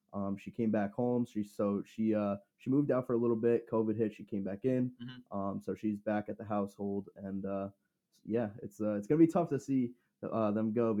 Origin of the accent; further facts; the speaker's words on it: Wallkill, New York, United States; So I'm from a small town called Wallkill, New York.